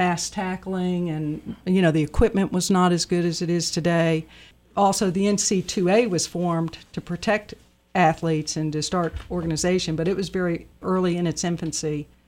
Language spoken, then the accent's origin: English; Virginia, United States; I come from Virginia originally, and they had athletic trainers in the high school.